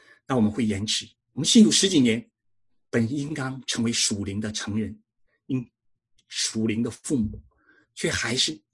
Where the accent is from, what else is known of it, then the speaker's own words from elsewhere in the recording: China; moved away; 那我们从中国过来的